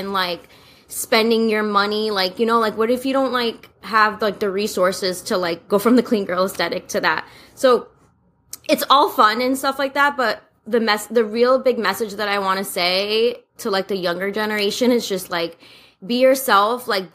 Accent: Brooklyn, New York, United States; Especially like growing up in Brooklyn, like that's how we dress out here, especially like in the cold.

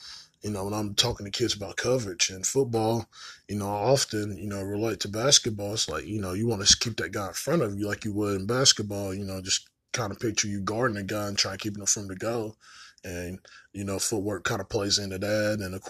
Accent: Morristown, United States; because I was from Morristown. They found out, and, well, that the end of that year. And I ended up coming back to Morristown

